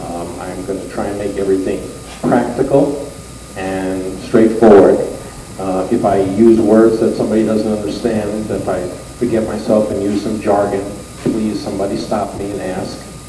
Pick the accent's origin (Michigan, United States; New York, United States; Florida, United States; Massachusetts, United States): New York, United States; Lastly, I'm from New York. I grew up in New York.